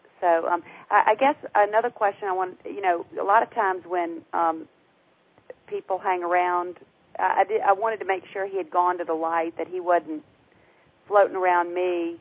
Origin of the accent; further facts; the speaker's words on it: New Orleans, Louisiana, United States; born there; I was born in New Orleans.